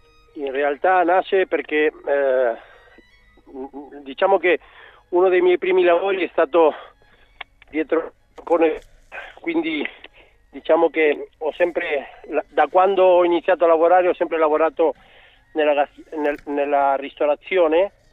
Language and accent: Italian; Argentina; now in Italy; Io la vedo da argentino all'estero, non la vedo da europeo.